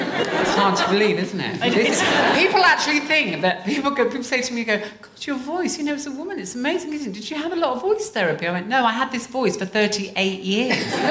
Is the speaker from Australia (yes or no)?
no; Coventry, West Midlands, United Kingdom; I was this very feminine, gay, I was from Coventry, I didn't have the best start.